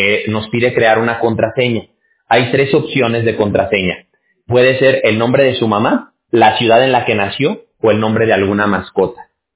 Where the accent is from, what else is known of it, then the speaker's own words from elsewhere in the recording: Mexico; yo visitaba mucho antes Guatemala porque mi abuela paterna es de Chiapas, México. Yo soy mexicano. Y el pueblo en el que ella vivía estaba pegado con la frontera con Guatemala y cruzábamos muy seguido para ahí.